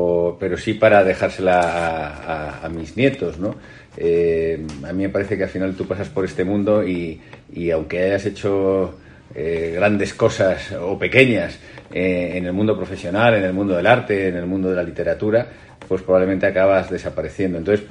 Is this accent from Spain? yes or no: yes; Badajoz, Extremadura, Spain; moved away; extremeño, que lo llevo siempre a gala, de Badajoz. Hace mucho que salí de allí, pero quiero mucho a mi tierra